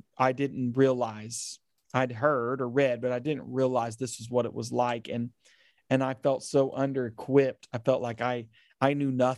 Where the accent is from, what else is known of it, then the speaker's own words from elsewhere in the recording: Oklahoma, United States; I'm from Oklahoma. I had traveled a little bit, but that was my first time ever leaving the United States.